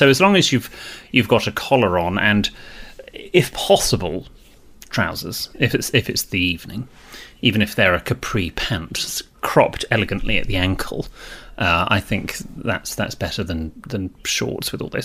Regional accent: United Kingdom; I'm British.

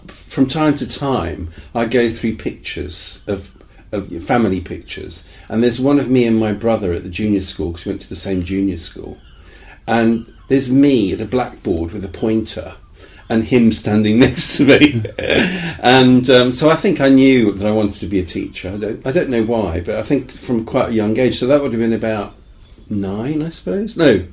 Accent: Guernsey; because where I was born in Guernsey, we had a selective system

